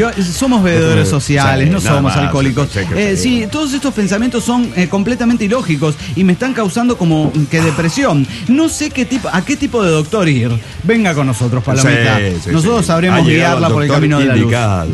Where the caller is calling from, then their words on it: Renton, Washington, United States; de Renton, de Washington, USA.